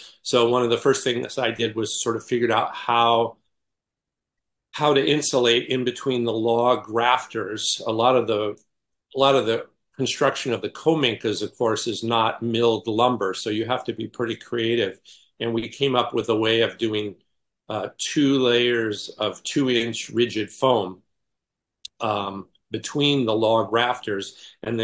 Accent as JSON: {"language": "English", "region": "California", "country": "United States", "tie": "born or raised there", "said": "I grew up in California with a Japanese nanny."}